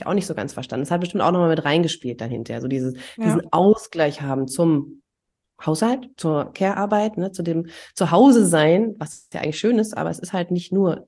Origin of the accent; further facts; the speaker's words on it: East Germany, Germany; aber ich bin ja auch in der DDR groß geworden